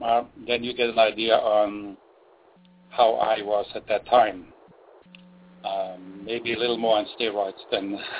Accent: Germany; moved away as an adult; now in United States; I was born and raised in Germany. I did my apprenticeship as a chef in Germany.

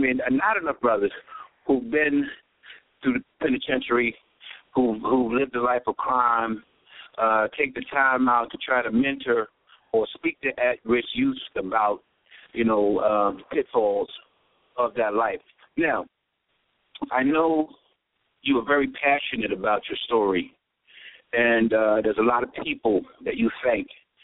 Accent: Spring Valley, New York, United States; Again, as you know, I'm from New York as well. Me and George Cash actually grew up in Spring Valley, New York, known each other since elementary school

